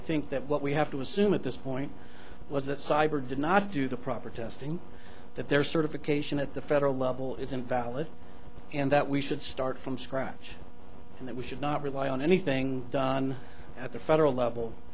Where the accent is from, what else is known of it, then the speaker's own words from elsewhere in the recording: Boulder, Colorado, United States; I'm an attorney from Boulder, Colorado.